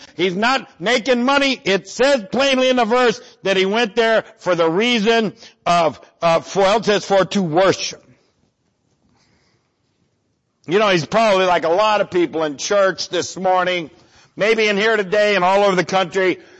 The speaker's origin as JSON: {"language": "English", "region": "Ohio", "country": "United States", "said": "I'm from Ohio. It's January. And I'm in San Antonio, Texas."}